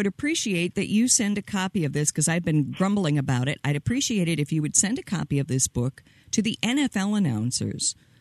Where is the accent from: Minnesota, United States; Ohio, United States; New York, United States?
Minnesota, United States; in my lifetime as a Minnesotan